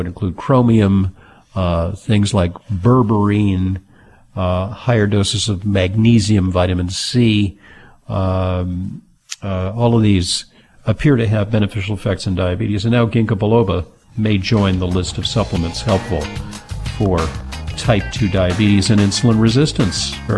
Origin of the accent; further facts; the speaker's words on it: Santa Monica, California, United States; because I grew up in Santa Monica, California.